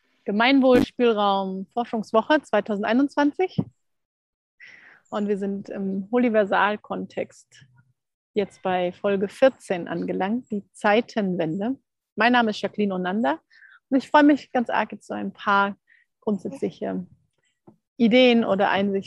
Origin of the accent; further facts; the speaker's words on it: East Berlin, Berlin, Germany; ich bin in Ost-Berlin groß geworden, im Alter von 16 Jahren diese Frage gewesen